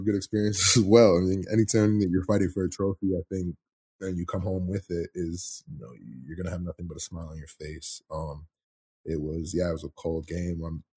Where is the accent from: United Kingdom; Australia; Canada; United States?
Canada; especially being a Canadian in this league, a lot of people just look at us as a ratio breaker or a quote-unquote national.